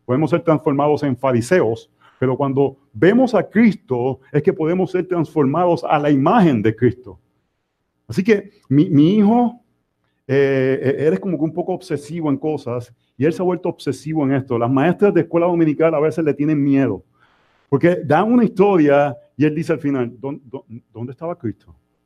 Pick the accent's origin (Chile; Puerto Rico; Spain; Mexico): Puerto Rico; Nosotros somos de Puerto Rico original, y cuando vamos a Puerto Rico una vez al año